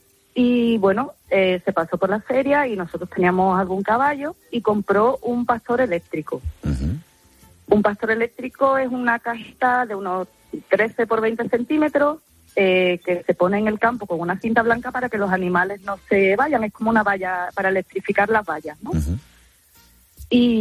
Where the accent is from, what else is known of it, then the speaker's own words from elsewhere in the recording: Chiclana de la Frontera, Andalusia, Spain; nosotros somos de Chiclana